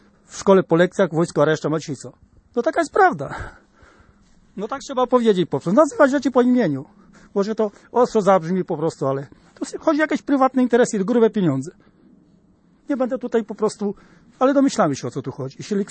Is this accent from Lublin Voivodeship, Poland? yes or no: no; Masovian Voivodeship, Poland; pochodzę z centralnej Polski, dokładnie po prostu z powiatu sierpeckiego.